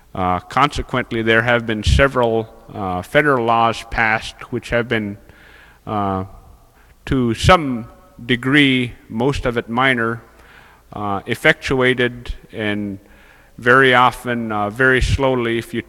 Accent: St. Michael, Alaska, United States; I'm from the Tashekmute tribe of St. Michael, the people of the Big Bay.

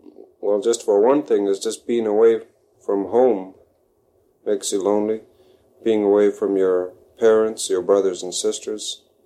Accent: St. George Island, Alaska, United States; I was born and raised on St. George Island, Alaska, which is one of the five islands that make up the Pribilof Islands

